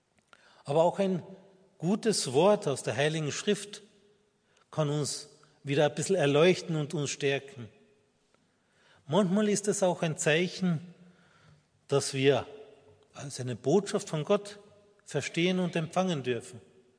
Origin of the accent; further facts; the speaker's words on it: Carinthia, Austria; Bei mir in meiner Heimat in Kärnten